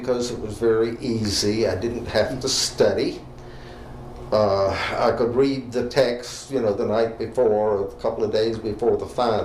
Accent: Georgia, United States; also born or lived in Niagara Falls; I left there at 6 months of age and came south

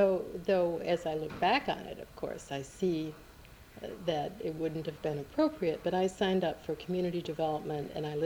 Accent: Minneapolis, Minnesota, United States; born there; Well, I was born in Minneapolis, Minnesota in November of 1940.

